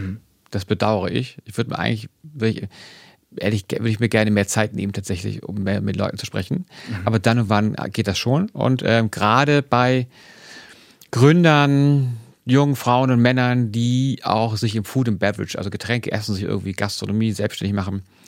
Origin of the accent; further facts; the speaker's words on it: Hamburg, Germany; Sag ich das als Hamburger?